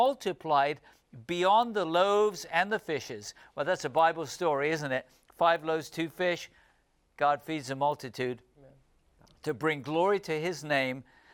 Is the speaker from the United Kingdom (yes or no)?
yes; United Kingdom; here's one from my home country of the United Kingdom.